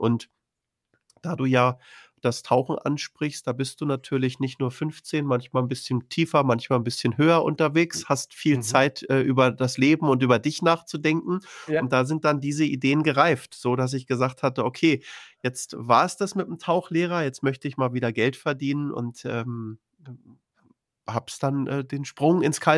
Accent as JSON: {"language": "German", "region": "Berlin", "country": "Germany", "tie": "born or raised there", "said": "ich bin in Berlin groß geworden"}